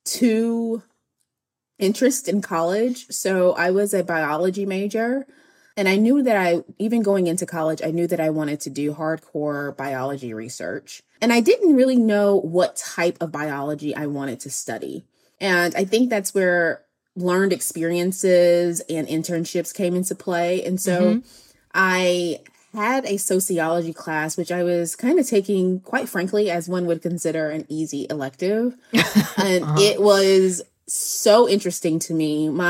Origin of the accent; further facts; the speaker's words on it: Hillsborough, North Carolina, United States; I grew up in Hillsboro, North Carolina, which is a very small town in North Carolina.